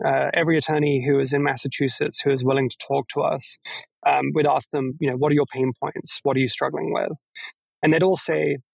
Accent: England, United Kingdom; moved away as an adult; So, after growing up in England, I took a gap year, spent a year traveling the world

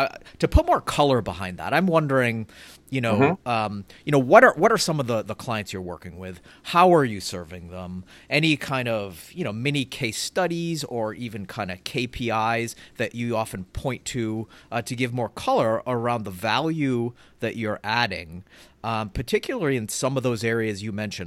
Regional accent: East Coast, United States; moved away as an adult; I came out, I'm from the East Coast, came to the Bay Area to go to college in the late 90s. And I've actually lived here ever since. So I've lived in California longer than where I'm from.

